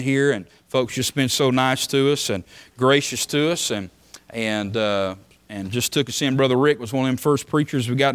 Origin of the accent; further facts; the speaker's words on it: Georgia, United States; now in North Carolina, United States; Now, I'm originally from Georgia, so y'all just have to pray for me.